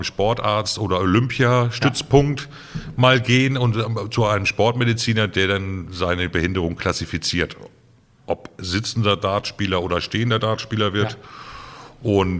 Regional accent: Germany; wo wir auch als Deutsche hier noch in den Kinderschuhen sind.

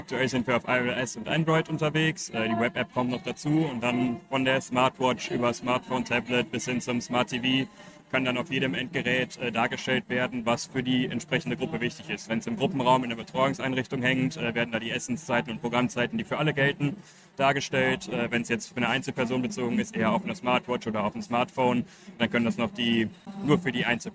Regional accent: Duisburg, North Rhine-Westphalia, Germany; Ich bin ja auch gebürtiger Duisburger und aus dem Ruhrgebiet somit.

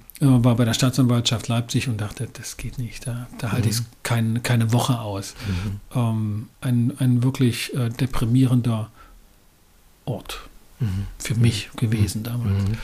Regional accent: Moscow, Russia; weil ich biografisch sozusagen meine Kindheit in Moskau verbracht habe, ein Teil jedenfalls davon

